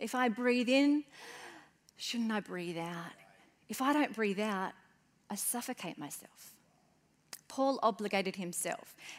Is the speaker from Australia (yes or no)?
no; Auckland, New Zealand; when I was young, I was born in New Zealand, we lived in Auckland